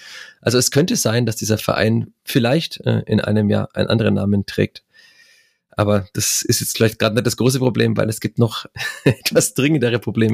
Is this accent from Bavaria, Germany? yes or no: yes; Fürth, Bavaria, Germany; born there; Aber ich bin auch in Fürth geboren, in meinem Ausweis steht Fürth.